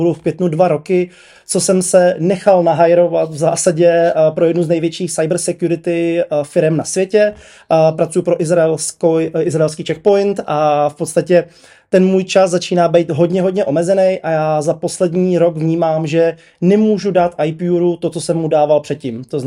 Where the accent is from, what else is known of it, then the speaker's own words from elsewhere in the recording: Hradec Králové, Hradec Králové Region, Czechia; já jsem půdem z Hradce Králové